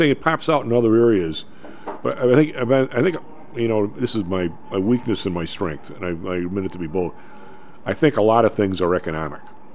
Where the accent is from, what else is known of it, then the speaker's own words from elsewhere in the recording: Chicago, Illinois, United States; And the dude goes, by the way, where are you from? And I said, from Chicago.